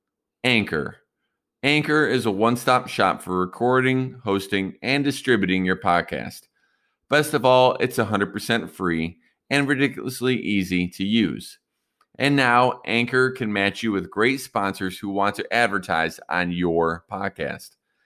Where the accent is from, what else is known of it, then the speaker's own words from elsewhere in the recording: Cleveland, Ohio, United States; a current issue going on here in my hometown, Cleveland, is our baseball team just changed their name